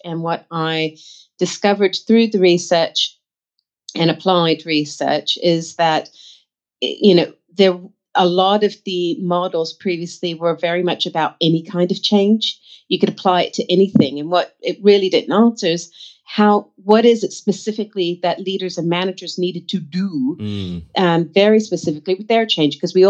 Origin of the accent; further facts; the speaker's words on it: Texas, United States; moved away as an adult; now in London, United Kingdom; So, yes, I grew up in the States, in Texas. My family's from Florida, but I've lived here in London now for 24 years.